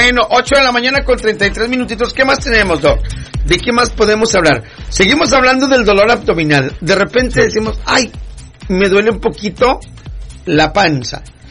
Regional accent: Mexico; como mexicanos, como hispanos, decimos: ay, me duele la panza.

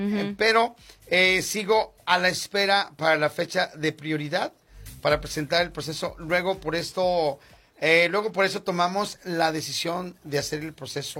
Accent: Colombia; Soy colombiana, me llegó la invitación para el parole.

